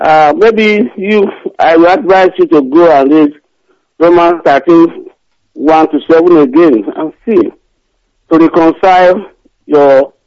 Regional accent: Nigeria; I'm from Nigeria. I'm not from the East, but you are one.

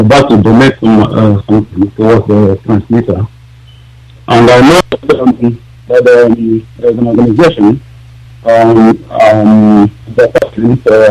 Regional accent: Arochukwu, Abia, Nigeria; now in London, United Kingdom; from Arochukwu.

